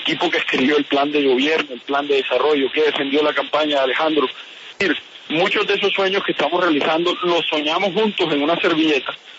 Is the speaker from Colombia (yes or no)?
yes; Barranquilla, Atlántico, Colombia; siempre voy a estar trabajando por Barranquilla, porque es, como lo digo, mi patria chica